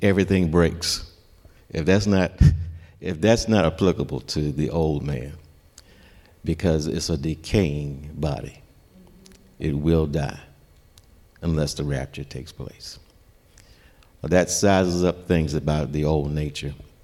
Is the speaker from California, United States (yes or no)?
no; Roanoke, Virginia, United States; it was my hometown of Roanoke, Virginia. And I saw all the places that I used to have fun in, and the places that I remembered.